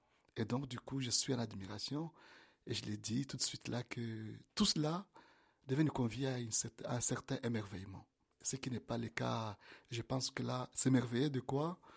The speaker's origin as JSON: {"language": "French", "town": "Bukavu", "region": "South Kivu", "country": "DR Congo", "said": "Par exemple, chez moi, à Bukavu, on est aujourd'hui à plus de 250 prêtres diocésains."}